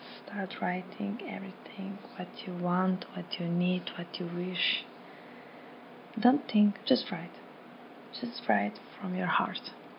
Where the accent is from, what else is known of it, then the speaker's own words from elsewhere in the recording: Slovenia; I am from Slovenia. Slovenia is a very small country in Europe between Italy and Croatia